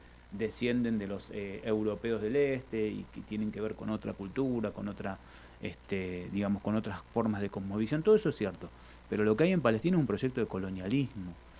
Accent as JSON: {"language": "Spanish", "country": "Argentina", "said": "Yo soy descendiente de armenios, vengo de una comunidad, también tengo mis particularidades, algunas comidas, los clubes, pero somos todos argentinos."}